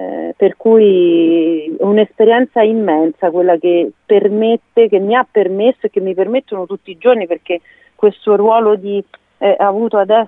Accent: Latina, Lazio, Italy; born there; Io sono nata a Latina e è una terra che amo in una maniera incredibile

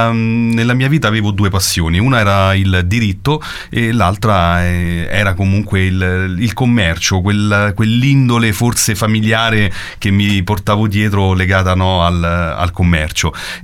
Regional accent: Latina, Lazio, Italy; sono un latinense doc intanto, quindi adoro la mia città, sono nato a Latina

